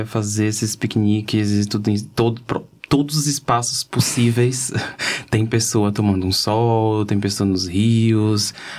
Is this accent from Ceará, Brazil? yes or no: yes; Fortaleza, Ceará, Brazil; Eu sou de Fortaleza.